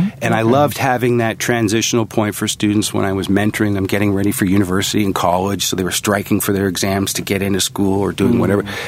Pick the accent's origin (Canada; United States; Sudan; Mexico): Canada; Canadiana, to me, is defined by my experiences as a Canadian.